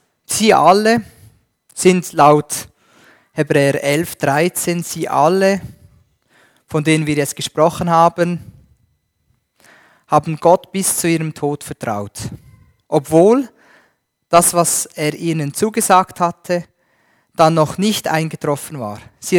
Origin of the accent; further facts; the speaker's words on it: Switzerland; Ich bin zum Beispiel hier als Schweizer mit einem Foto, Unterschrift sichtbar.